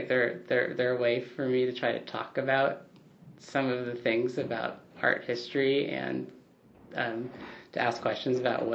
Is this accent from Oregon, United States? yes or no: yes; Portland, Oregon, United States; I grew up outside of Portland.